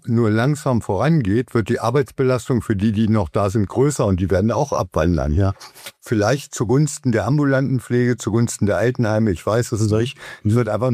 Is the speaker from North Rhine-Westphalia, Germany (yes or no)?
no; Göttingen, Lower Saxony, Germany; Ich komme aus Göttingen und bei uns in Göttingen, wir haben zig Krankenhäuser hier.